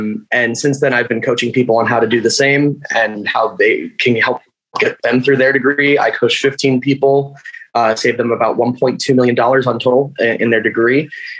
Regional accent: Colorado, United States; I am from Colorado originally, but actor, filmmaker, writer.

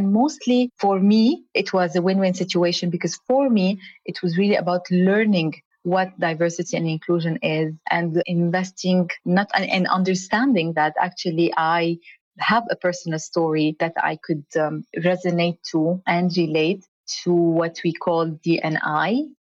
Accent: Beirut Governorate, Lebanon; moved away as an adult; now in United Arab Emirates; I am originally Lebanese, born and raised in Lebanon.

